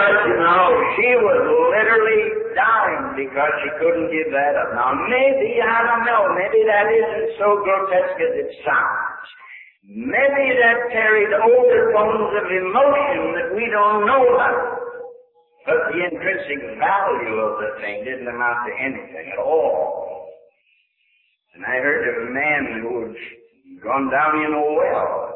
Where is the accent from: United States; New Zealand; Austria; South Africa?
United States; Pennsylvania; born there; I call so many places home, I don't remember where home is, but I was born in Pennsylvania.